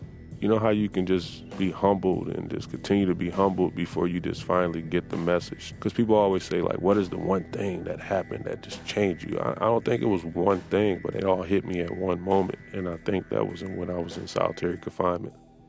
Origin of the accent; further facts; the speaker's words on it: Racine, Wisconsin, United States; I grew up in Racine, Wisconsin. You know, everybody was a little hard on for cash, but everyone made ends meet.